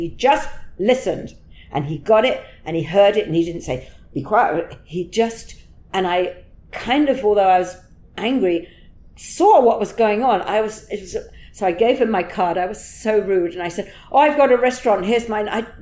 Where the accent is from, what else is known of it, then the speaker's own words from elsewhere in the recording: London, United Kingdom; Yeah, I was from North London